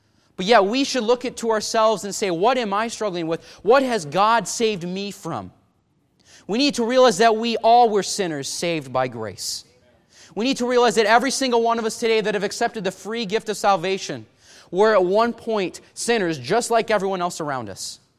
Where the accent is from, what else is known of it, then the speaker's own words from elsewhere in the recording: Illinois, United States; now in Washington, United States; in the state of Washington, back in my home state of Illinois